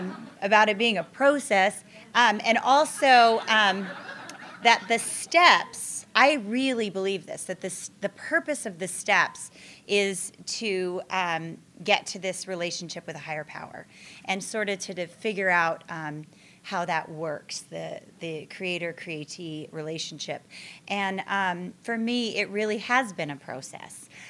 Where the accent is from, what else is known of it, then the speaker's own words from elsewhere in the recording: California, United States; I'm from California, and I am so thrilled to be here.